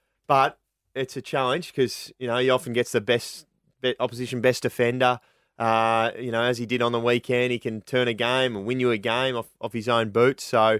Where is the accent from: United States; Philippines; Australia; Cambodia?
Australia; Melbourne, Victoria; I grew up in Melbourne. I come from an AFL background and family.